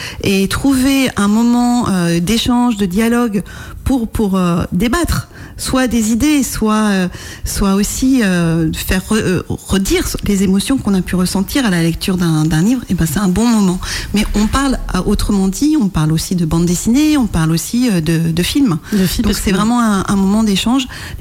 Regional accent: Nantes, Pays de la Loire, France; Je viens de l'agglomération nantaise. Je vis dans l'agglomération nantaise

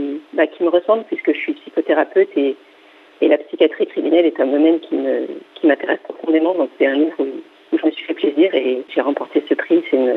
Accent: Pays de la Loire, France; je suis originaire de Vendée, j'habite la Vendée.

